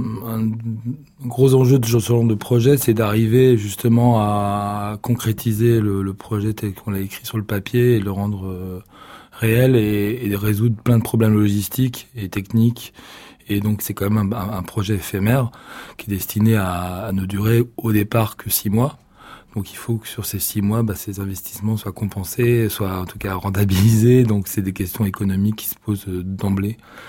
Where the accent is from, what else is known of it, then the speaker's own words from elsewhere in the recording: Brittany, France; now in Paris, France; je suis breton d'origine, quand même, je tiens à le dire.